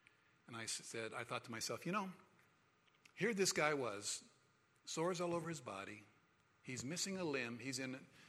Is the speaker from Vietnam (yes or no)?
yes; Vietnam; I was born and raised in Vietnam. My parents worked with a very resistant tribe.